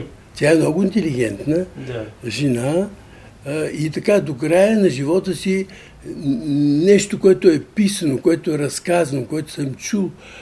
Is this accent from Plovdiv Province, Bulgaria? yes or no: yes; Plovdiv, Plovdiv Province, Bulgaria; now in Sofia, Bulgaria; аз като вече се омъжих и дойдох от Пловдив в София, там беше венчавката и така нататък. Това беше времето 62-а и 3-та година